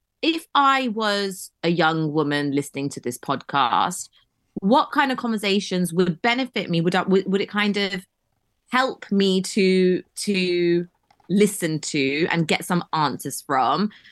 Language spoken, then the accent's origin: English; London, United Kingdom; I was born and brought up in London, so it was very, very diverse